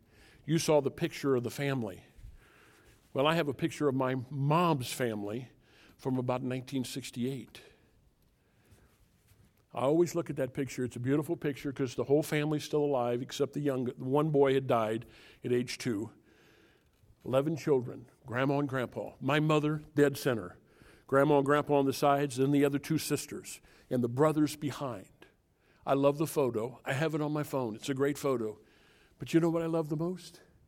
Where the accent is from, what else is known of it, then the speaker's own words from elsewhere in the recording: United States; I'm always an American.